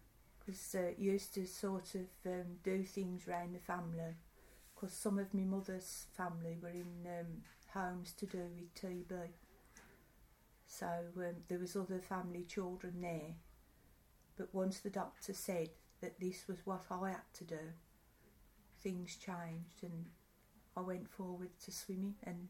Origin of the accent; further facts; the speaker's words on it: Stirchley, West Midlands, United Kingdom; So I'm born and bred in Sturchley.